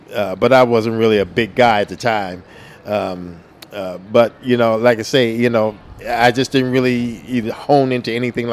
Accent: Brooklyn, New York, United States; Growing up in Brooklyn, in New York, you know, I really didn't know really what I wanted to do, you know.

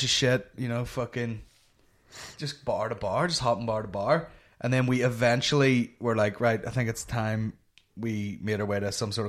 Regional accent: Northern Ireland, United Kingdom; Trying to explain that we're from Northern Ireland and all.

